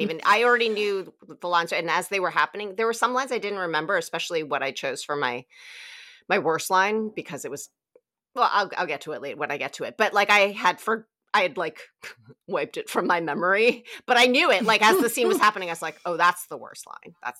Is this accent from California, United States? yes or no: no; New York City, New York, United States; And in fact, I like related to it more because I grew up around New York City. So it felt like a familiar world to me already.